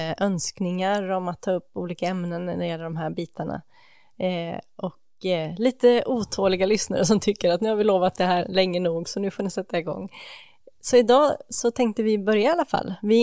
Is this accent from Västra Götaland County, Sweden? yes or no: yes; Gothenburg, Västra Götaland County, Sweden; moved away as an adult; jag kom ju från Göteborg ursprungligen. Växte upp där mina första 20 år. Och var då med i dåvarande Örebromissionens Saronkyrkan heter det i Göteborg.